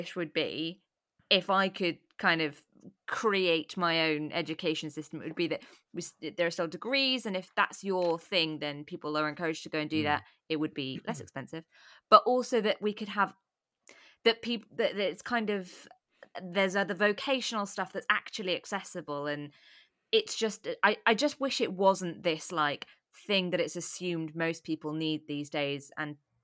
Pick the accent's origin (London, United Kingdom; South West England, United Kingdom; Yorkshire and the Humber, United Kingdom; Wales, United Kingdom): Wales, United Kingdom; And I was like, I'm from Wales. I'm not from either of those places.